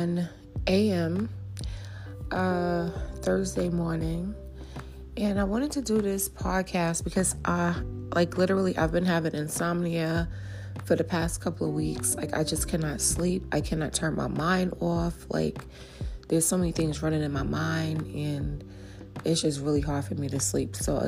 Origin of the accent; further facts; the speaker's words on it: New York, United States; growing up in New York, you always hear the ambulance, you always hear police cars.